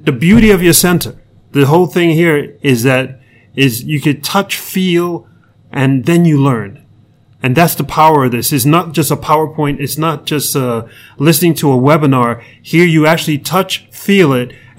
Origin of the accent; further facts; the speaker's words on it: Manhattan, New York, United States; let me tell you, I'm from New York, born and raised in Manhattan.